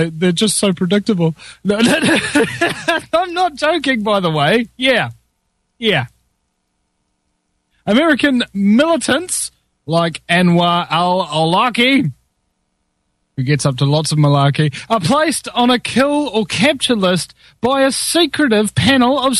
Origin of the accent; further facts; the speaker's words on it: New Zealand; I'm a Kiwi.